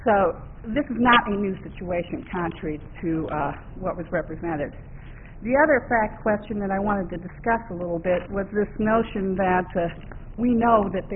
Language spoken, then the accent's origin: English; Peoria, Illinois, United States; I'm from Peoria, and as Mr. Barash told you, I'm here today representing Shelby County State Bank.